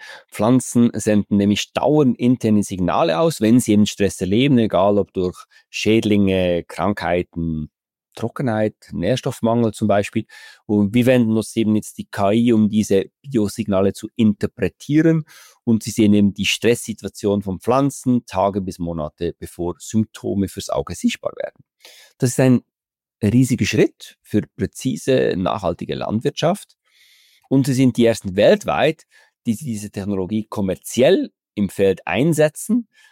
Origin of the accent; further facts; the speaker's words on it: Bern, Switzerland; ich bin auch Berner, gell?